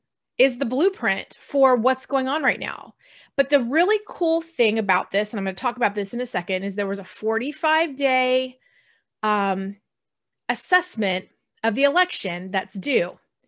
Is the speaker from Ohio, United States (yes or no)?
no; Texas, United States; But I don't know, I'm from Texas and I would call it the MAGA plan.